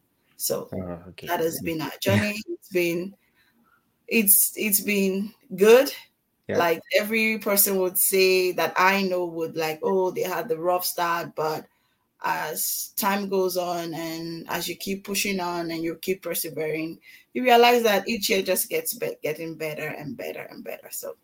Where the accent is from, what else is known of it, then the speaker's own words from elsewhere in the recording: Lagos, Nigeria; Mm-hmm. I grew up in Lagos, Nigeria. I'm from Ogun State. I'm a Yoruba girl.